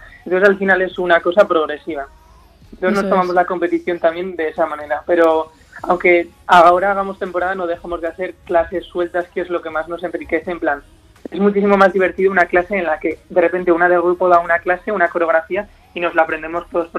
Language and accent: Spanish; Spain; si somos de España, pues esa esencia latina española que se note que somos de aquí